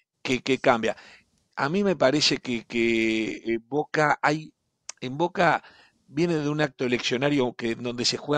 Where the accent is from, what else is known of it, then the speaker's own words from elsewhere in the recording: Uruguay; tal vez por defecto porque soy uruguayo